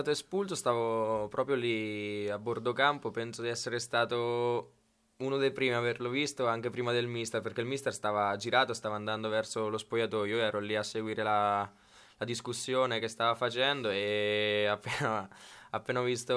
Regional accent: Castel Raimondo, Marche, Italy; Sì, sono marchigiano, sono di Castel Raimondo, della provincia di Macerata, vicino a Camerino

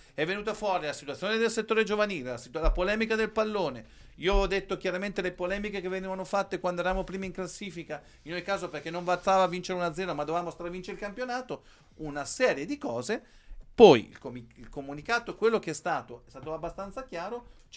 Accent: Ancona, Marche, Italy; siamo d'Ancona noi

